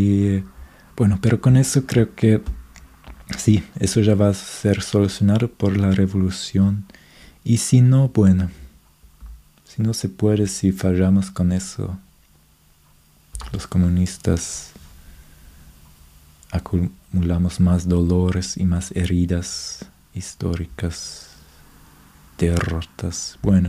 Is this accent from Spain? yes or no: no; Germany; Spanish is a second language; porque yo como alemán siempre no lo puedo negar que me siento superior